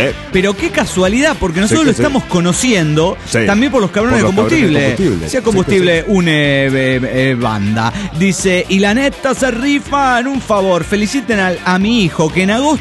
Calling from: Everett, Washington, United States; de Everett, Washington.

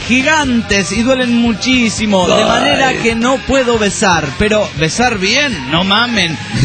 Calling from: Spain; de España.

